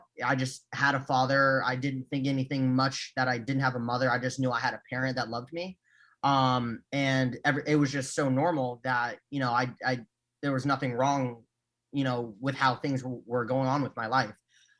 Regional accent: Cambodia; I was from Cambodia.

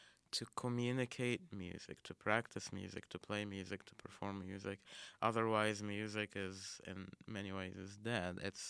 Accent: Cairo, Cairo Governorate, Egypt; moved away as an adult; now in United States; I am originally from Cairo, Egypt. Born and raised there till I was 21, then moved to the States.

